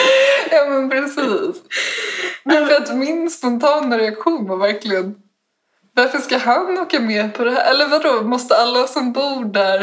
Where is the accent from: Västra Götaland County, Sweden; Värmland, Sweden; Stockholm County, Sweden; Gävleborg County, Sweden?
Stockholm County, Sweden; Stockholm; jag kommer från Stockholm.